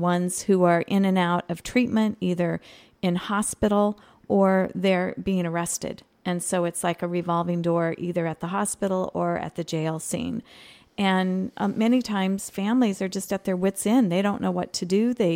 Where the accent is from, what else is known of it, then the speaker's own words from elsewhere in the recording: Chico, California, United States; born there; My mom, my grandmother were both born in Oroville. I was born in Enloe, graduated Chico State, as did my parents. So we have a long history here, and I love this county.